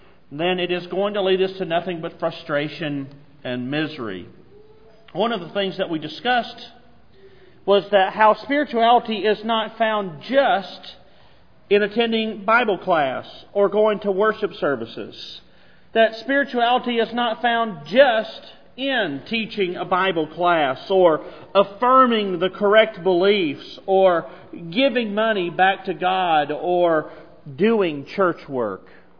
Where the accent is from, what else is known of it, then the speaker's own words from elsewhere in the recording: Arkansas, United States; Most of you who know me and are familiar with my history know that I grew up in Arkansas. And living up and growing up in Arkansas is unique, to say the least.